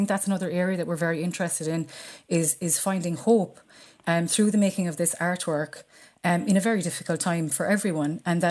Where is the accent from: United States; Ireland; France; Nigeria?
Ireland; Charleville, Munster; because I'm actually from Charleville and had never heard the story before.